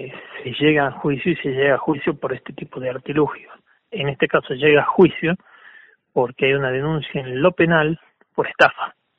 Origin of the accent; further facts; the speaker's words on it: Argentina; así somos los argentinos